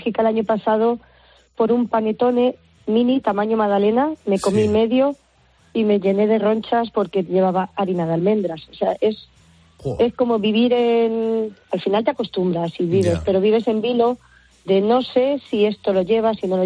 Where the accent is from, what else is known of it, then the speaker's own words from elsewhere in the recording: Alcázar de San Juan, Castilla-La Mancha, Spain; De Alcázar de San Juan.